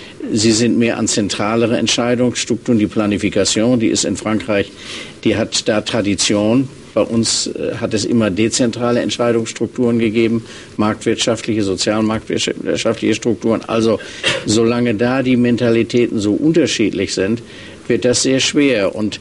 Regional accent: North Rhine-Westphalia, Germany; ich weiß das in Nordrhein-Westfalen, Bundesland, wo ich herkomme

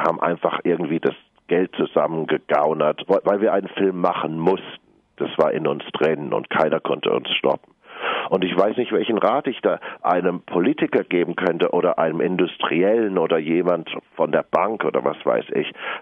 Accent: England, United Kingdom; accent: English; German is a second language; Ich spreche Deutsch mit einem englischen Akzent

